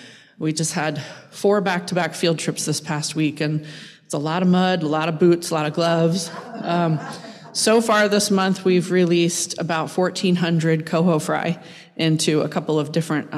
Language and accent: English; Cincinnati, Ohio, United States; now in Bellingham, United States; I moved from Ohio, Cincinnati area, so I'm a Flatlander